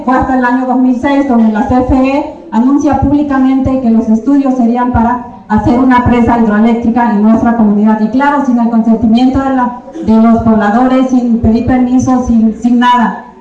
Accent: Paso de la Reina, Oaxaca, Mexico; también vengo de la comunidad de Paso de la Reina

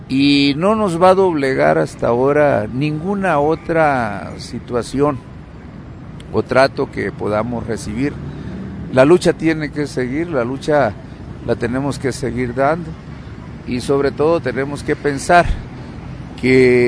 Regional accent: Sonora, Mexico; Yo soy del estado de Sonora, soy ejidatario de el Miguel Hidalgo del reparto del 76

